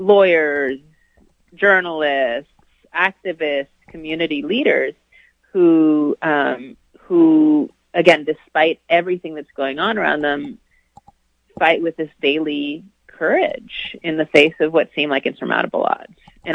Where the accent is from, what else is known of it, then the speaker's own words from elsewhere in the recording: Peru; Well, I love Peru. It was, when I was growing up, a very poor country, a country that was struggling with an internal war.